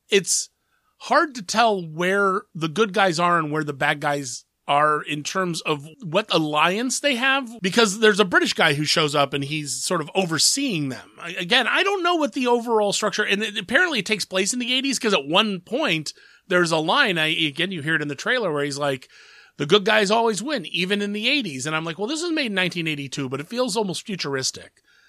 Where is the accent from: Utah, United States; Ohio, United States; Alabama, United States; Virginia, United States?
Ohio, United States; Columbus; We've had two screenings in my hometown of actual screen movies in Columbus, Ohio, which is a major city.